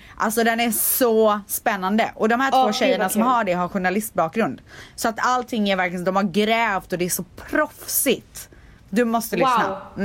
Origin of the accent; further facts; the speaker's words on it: Viskafors, Västra Götaland County, Sweden; När jag satt i mitt flickrum hemma i Viskafors utanför Borås